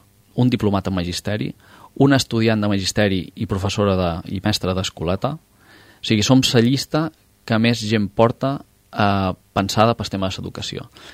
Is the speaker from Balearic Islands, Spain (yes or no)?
yes; Formentera, Balearic Islands, Spain; born there; que puc tenir jo, que he nascut aquí a Formentera